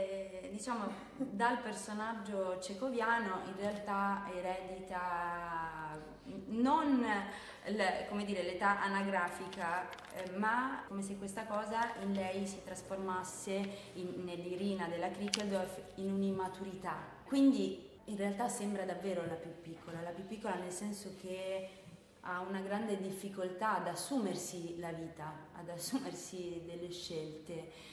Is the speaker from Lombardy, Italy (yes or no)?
no; Rome, Lazio, Italy; No, io sono romana